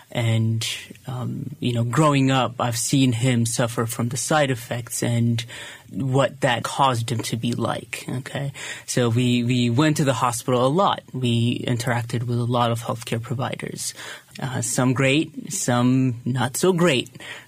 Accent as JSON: {"language": "English", "country": "Ethiopia", "tie": "born or raised there", "said": "yeah, I grew up in Ethiopia. I knew what it means not to have a lot of things, but to go back as a professional, especially working in healthcare"}